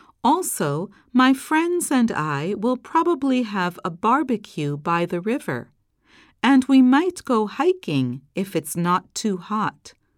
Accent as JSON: {"language": "English", "region": "Nagano", "country": "Japan", "tie": "born or raised there", "said": "After that, I'm going to go back to my hometown in Nagano Prefecture. I'm going to stay there about 3 weeks."}